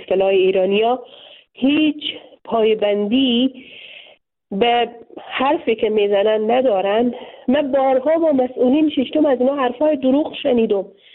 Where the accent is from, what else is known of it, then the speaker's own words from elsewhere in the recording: Afghanistan; ما به عنوان یک دختر مسلمان، میوانای برنامه شما و شنونده های شما اکثرا مسلمان از افغانستان هستیم، به خانواده های مسلمان در یک خانواده های سنتی که ارزش ها و باورهای دینی، فرهنگی و اجتماعی خود داشته ما بزرگ شدیم.